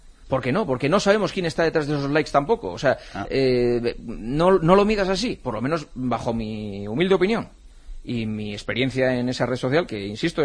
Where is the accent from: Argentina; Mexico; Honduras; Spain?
Spain; Asturias; Sí, yo también, y soy asturiano